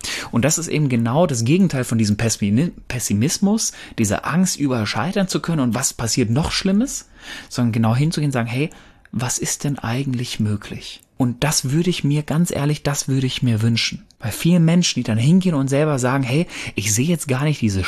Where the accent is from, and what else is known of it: North Rhine-Westphalia, Germany